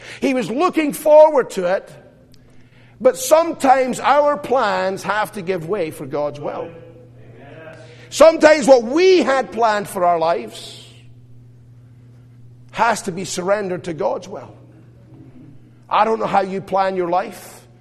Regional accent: Scotland, United Kingdom; You know, I grew up in Scotland. You can probably tell that.

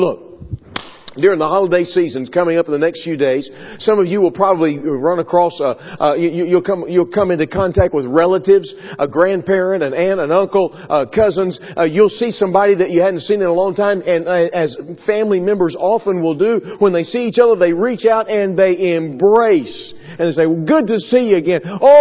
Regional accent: Texas, United States; Now, I'm a Texan by birth, okay? I grew up in Texas.

